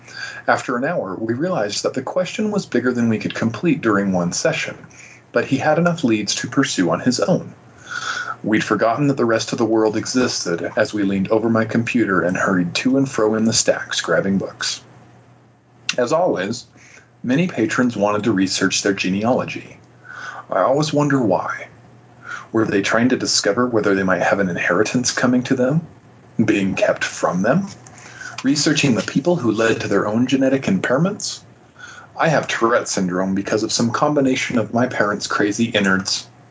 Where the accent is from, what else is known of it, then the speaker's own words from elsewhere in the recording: Moab, Utah, United States; born there; I was born in Moab, Utah, a pretty big Mormon influence there.